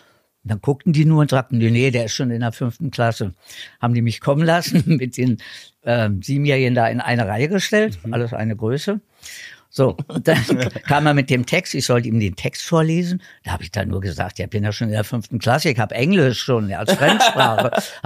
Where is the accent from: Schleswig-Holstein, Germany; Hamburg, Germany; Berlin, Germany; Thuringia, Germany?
Berlin, Germany; also born or lived in Madrid, Spain; in Berlin aufgewachsen. Geboren bin ich ja in Spanien, weil der Papa Spanier war, in Madrid. Mhm. Bin also halb Spanier, aber als Baby nach Berlin gekommen und dann richtiger Berliner.